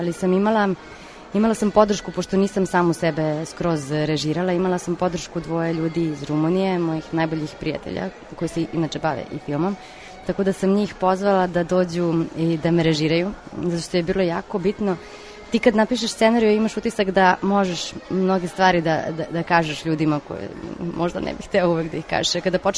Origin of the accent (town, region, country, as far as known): Kladovo, Southern and Eastern Serbia, Serbia; moved away